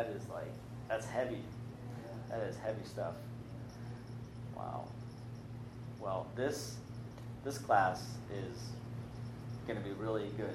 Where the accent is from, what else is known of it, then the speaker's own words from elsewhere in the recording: Cleveland, Ohio, United States; now in Murrieta, United States; So I grew up in Cleveland, Ohio. We moved to California in 2001 to Murrieta, California